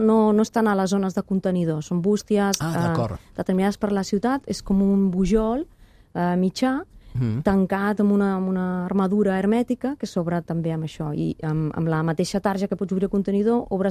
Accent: Ripollet, Catalonia, Spain; Jo soc del barri de Can Mas, de Ripollet, que va créixer en aquella època, no?

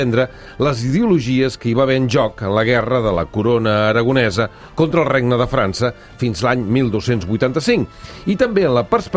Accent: Catalonia, Spain; ens toca a nosaltres com a catalans pel passat

